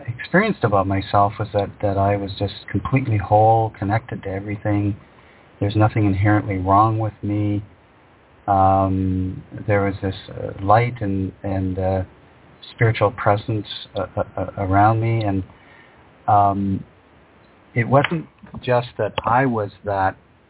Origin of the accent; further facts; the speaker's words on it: Thunder Bay, Ontario, Canada; So first off, I'm a northern guy, just like you. I grew up in Thunder Bay.